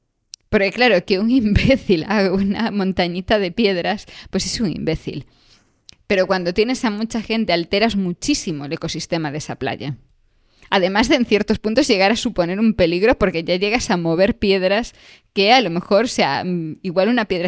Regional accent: Galicia, Spain; Más, Cortegada está pegada a mi pueblo, es la isla que se ve desde Carril.

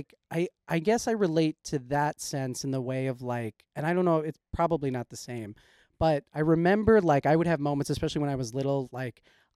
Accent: Northeast, United States; cause I grew up in the Northeast it's like, you know, I grew up in like a predominantly white town too.

